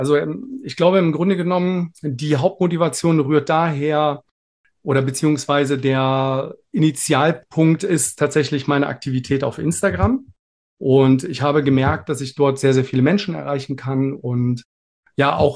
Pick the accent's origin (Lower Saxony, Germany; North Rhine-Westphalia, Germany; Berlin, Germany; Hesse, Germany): Lower Saxony, Germany; Wolfsburg; also born or lived in Leipzig; now in Göttingen, Germany; Und bin dann nach 3-4 Jahren aus Leipzig weggezogen, nach Niedersachsen zurück Richtung meine Heimatstadt Wolfsburg. Die ist es aber nicht ganz geworden. Wir sind nach Göttingen gezogen, im südlichsten Zipfel quasi Niedersachsens fast, wohnen wir jetzt.